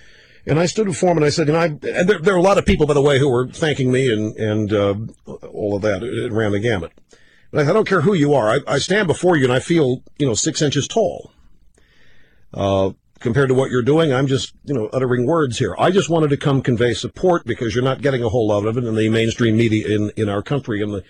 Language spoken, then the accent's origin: English; United States; And I wanted to go tell them, personally, as an American, how small and of a minority those thoughts about them were.